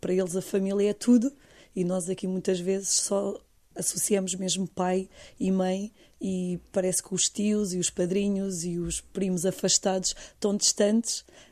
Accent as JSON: {"language": "Portuguese", "town": "Caldas da Rainha", "region": "Centro", "country": "Portugal", "tie": "born there", "said": "Eu nasci nas Caldas da Rainha, sou portuguesa, portanto."}